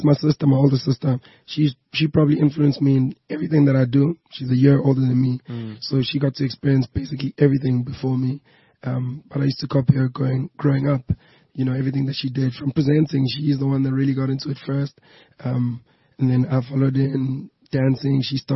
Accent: Durban, KwaZulu-Natal, South Africa; growing up in Durban, the slang is different, the way you act, and it's very different.

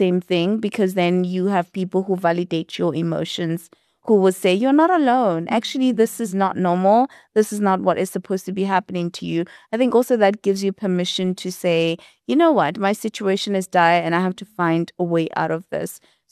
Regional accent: Limpopo, South Africa; Because I'm from Limpopo, and when I was in varsity, everyone was like, bring us avocados

